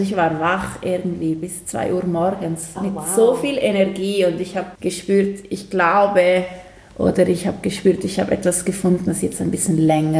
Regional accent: Ticino, Switzerland; also ich bin ja hier im Tessin aufgewachsen und ich bin wirklich schon so in einem Dörfchen mit Natur

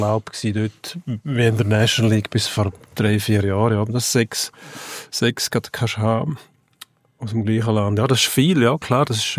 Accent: Switzerland; Und bei uns in der Schweiz habe ich das Gefühl, wir machen genau das Gegenteil.

